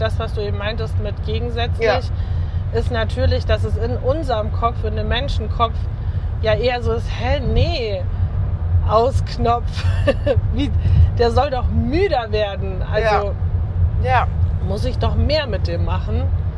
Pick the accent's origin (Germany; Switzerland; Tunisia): Germany; North Rhine-Westphalia; bei uns im Siegerland